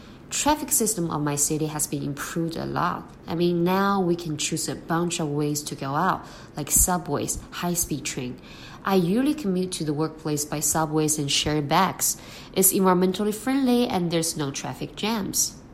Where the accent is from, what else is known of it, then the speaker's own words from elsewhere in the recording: Heilongjiang, China; I'm from Heilongjiang, which is a city in the northeast of China. It is a poetic and picturesque city due to its rich natural and cultural landscapes. Of course, because this is the city where I grew up.